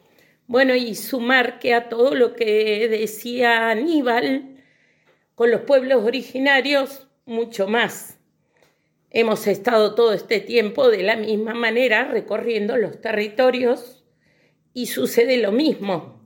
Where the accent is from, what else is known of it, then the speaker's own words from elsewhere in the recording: Chubut, Argentina; Nosotros también, como gente de acá, hemos acompañado a Río Negro donde no nos permiten porque somos de Chubut.